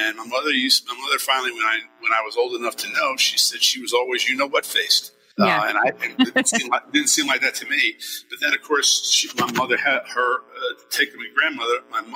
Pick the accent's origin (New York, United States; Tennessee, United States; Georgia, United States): New York, United States; New York City; born there; Sure. I was actually born in New York City.